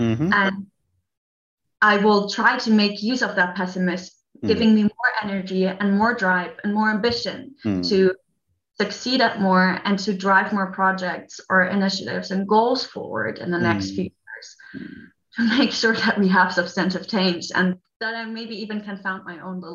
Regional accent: Munich, Bavaria, Germany; English is a second language; And I grew up in Munich, where I experienced the refugee wave of 2015.

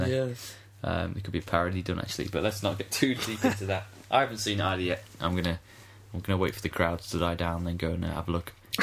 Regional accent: Bebington, North West England, United Kingdom; He was from the Wirral. He's from Hoylake. I'm from Bebbington.

